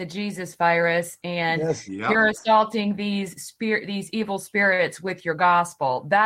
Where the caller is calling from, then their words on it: Florida, United States; Hey, good morning. I'm from Florida